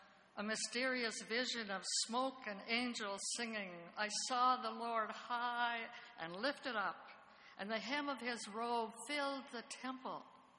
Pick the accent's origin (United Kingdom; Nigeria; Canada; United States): Canada; Sudbury, Ontario; because I was from Northern Ontario. I was born and grew up in Sudbury.